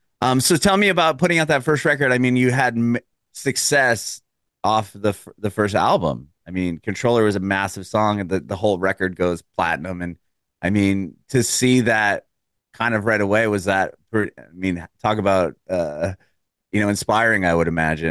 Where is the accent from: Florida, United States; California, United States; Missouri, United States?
California, United States; San Diego; I was born and raised in San Diego, and reggae is such a big genre there